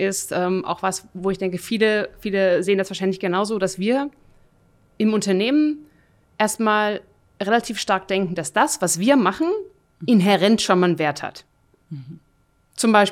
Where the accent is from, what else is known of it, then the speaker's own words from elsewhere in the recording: Germany; now in Switzerland; Also ich bin ursprünglich aus Deutschland, lebe jetzt in der Schweiz, bin sehr froh darüber